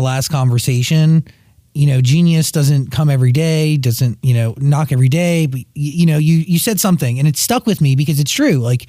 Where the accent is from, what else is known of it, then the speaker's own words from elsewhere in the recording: New Jersey, United States; By the way, I feel like I've heard of Sylvie, as she is also from New Jersey, and I'm from New Jersey.